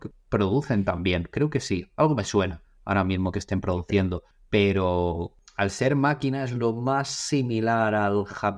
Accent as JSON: {"language": "Spanish", "town": "Barcelona", "region": "Catalonia", "country": "Spain", "said": "yo en este caso soy de Barcelona"}